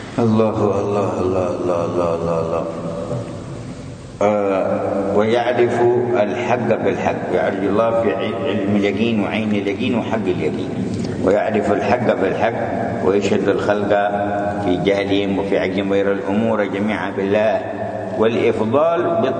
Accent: Yemen; أيام الشيوعية عندنا في اليمن عندنا في حزب وهم حزب واحد

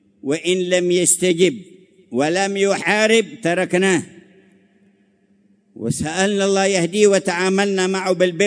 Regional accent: Hadramaut, Yemen; كان أهل المدرسة عندنا في حضرموت يقولون

